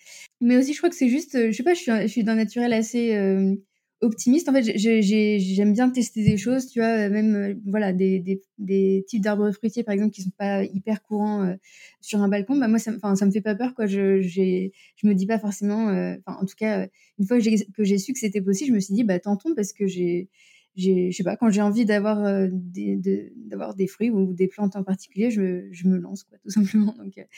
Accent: Paris, Île-de-France, France; moved away as an adult; now in Amsterdam, Netherlands; j'ai 32 ans. Je viens de Paris, mais je vis à Amsterdam depuis 6 ans maintenant.

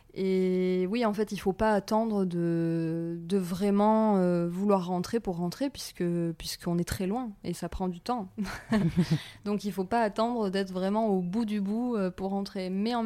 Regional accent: France; si on ne nous l'accorde pas, on a droit à 3 mois en tant que Français à Hong Kong.

